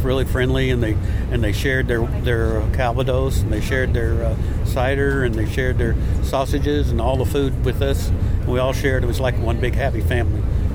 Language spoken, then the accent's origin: English; Oregon, United States; I'm from Southern Oregon, retired marine biologist.